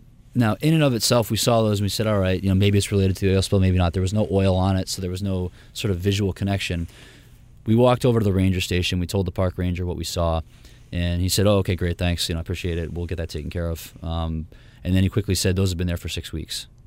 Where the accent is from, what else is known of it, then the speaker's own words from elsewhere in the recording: New England, United States; For me, I come from the East Coast. I'm from New England. I grew up on the beaches in New England